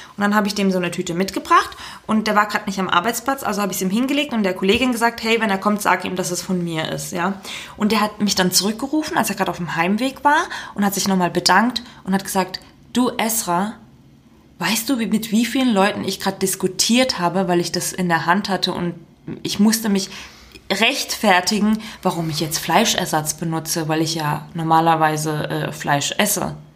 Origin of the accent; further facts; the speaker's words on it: Turkey; Bei uns in der Türkei gibt's ein Dorf